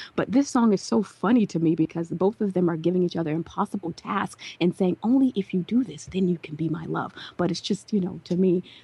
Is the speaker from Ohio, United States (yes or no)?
no; Georgia, United States; I'm from Georgia.